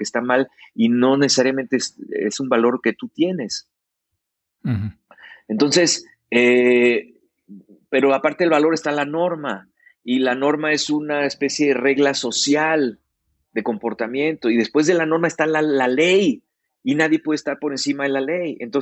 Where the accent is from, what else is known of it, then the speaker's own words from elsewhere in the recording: Mexico; yo soy de México. Sí, pero es de aquí. Y yo, no, ¿cómo voy a ser de aquí si soy de México? Le digo, soy mexicano. Vengo de Austria ahora, pero soy mexicano.